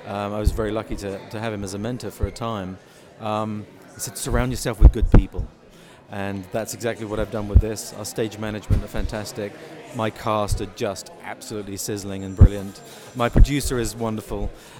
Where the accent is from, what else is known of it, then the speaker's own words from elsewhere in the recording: United Kingdom; what it did mean for me as a British writer is suddenly here was a very American subject.